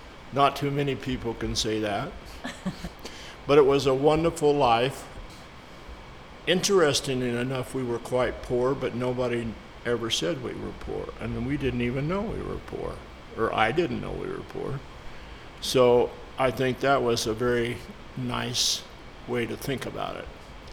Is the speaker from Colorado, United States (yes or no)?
yes; Lamar, Colorado, United States; Well, I grew up in Lamar, Colorado, southeastern Colorado, for those who don't know.